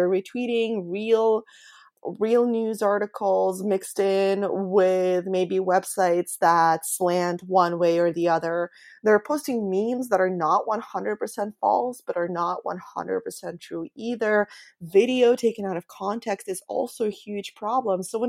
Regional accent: Ukraine; something that we saw in my home country of Ukraine

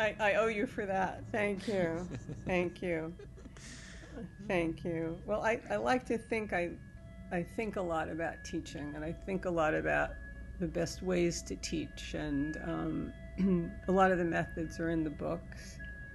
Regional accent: New York, United States; I'm a New Yorker. I'm like, let's go.

